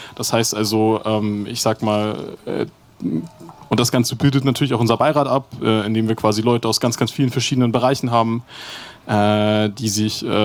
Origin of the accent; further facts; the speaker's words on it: Flensburg, Schleswig-Holstein, Germany; ich komme aus Flensburg